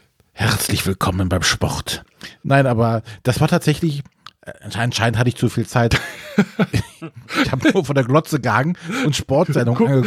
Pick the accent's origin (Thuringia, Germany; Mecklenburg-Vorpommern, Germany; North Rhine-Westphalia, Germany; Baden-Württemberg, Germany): North Rhine-Westphalia, Germany; Brühl; ich komme ja ursprünglich aus Brühl und da ist ja Kerpen nicht weit entfernt.